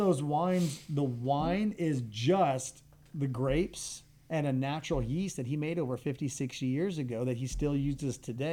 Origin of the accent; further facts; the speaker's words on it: The Woodlands, Texas, United States; I'm born and bred Texas. Like if you ask me where I'm from, I'm not from the U.S. I'm from Texas. I was born and raised in the Woodlands